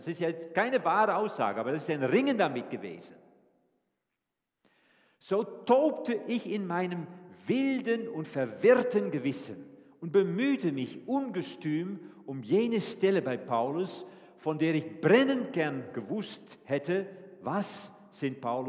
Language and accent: German; Netherlands; ich bin Holländer, Sohn eines Bauers, also nuschelt, hat nicht viel geredet